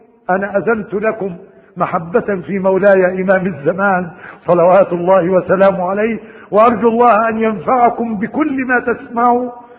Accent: Egypt; في منطقة عندنا في مصر

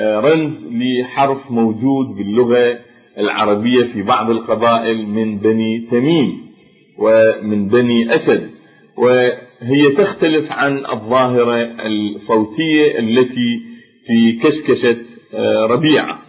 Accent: Iraq; accent: Iraqi; قد يكون في لهجتنا العامية العراقية

